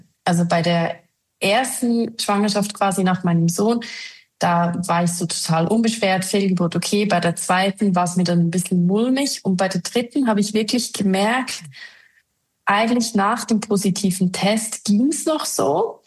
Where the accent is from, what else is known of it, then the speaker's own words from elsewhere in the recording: Switzerland; Ich komme aus der Schweiz.